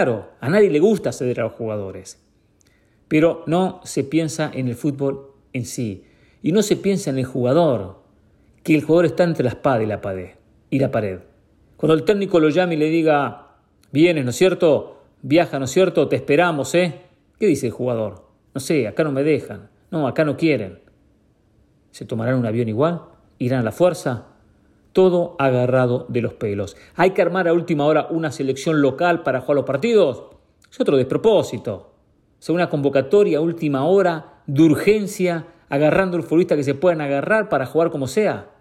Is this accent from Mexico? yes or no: yes; Mexico; yo soy mexicano.